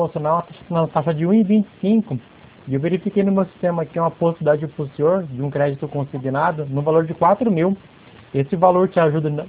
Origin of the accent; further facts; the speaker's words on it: Dracena, São Paulo, Brazil; eu sou de Dracena, né?